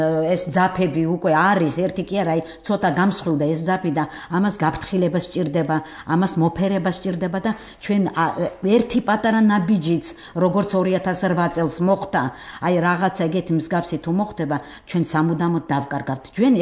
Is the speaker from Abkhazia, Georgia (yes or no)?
yes; Abkhazia, Georgia; Georgian is a second language; იმიტომ კი არა რომ მე აფხაზი ვარ